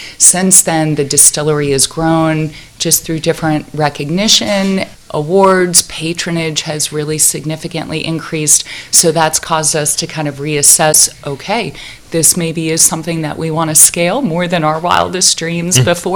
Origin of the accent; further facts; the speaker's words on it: East Coast, United States; I grew up on the East Coast, and to me, the California West and the Sierra Nevada was always this mythical place